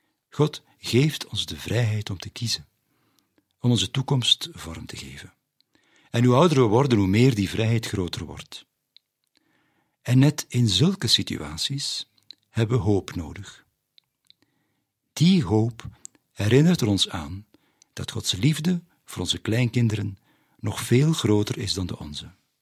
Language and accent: Dutch; Vlezenbeek, Flemish Brabant, Belgium; Kijk, wij zijn afkomstig van Vlezenbeek, vlakbij Halle